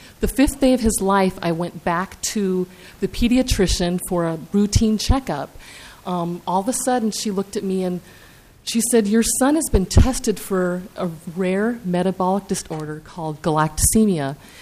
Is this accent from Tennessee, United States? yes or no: no; Brooklyn Park, Minnesota, United States; I am a parent from Brooklyn Park.